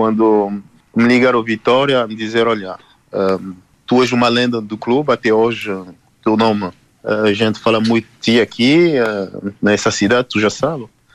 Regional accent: Paris, Île-de-France, France; sou de Paris mesmo, eu nasci em Paris, e a minha zona é mais depois de 95.

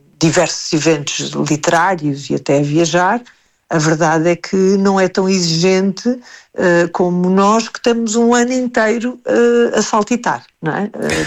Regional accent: Azores, Portugal; uma declaração de amor, mais uma, à minha terra, aos Açores

